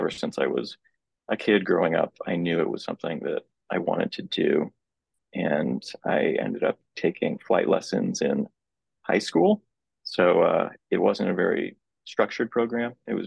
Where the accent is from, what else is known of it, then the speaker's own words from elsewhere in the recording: West Coast, United States; also born or lived in Kansas; because I'm from Kansas, but I grew up in the West Coast